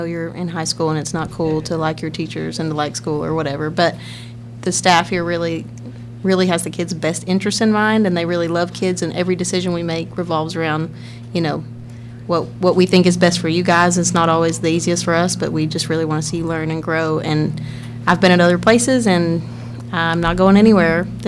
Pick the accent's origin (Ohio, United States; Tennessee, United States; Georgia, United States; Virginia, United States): Tennessee, United States; Knoxville; I grew up right here in Knoxville, born and raised. I went to Powell.